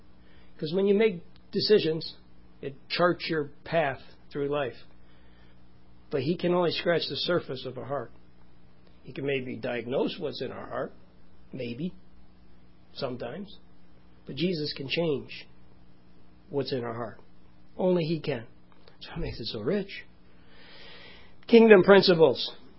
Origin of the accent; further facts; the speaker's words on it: Canada; born there; I was granted dual citizenship because I was born in Canada.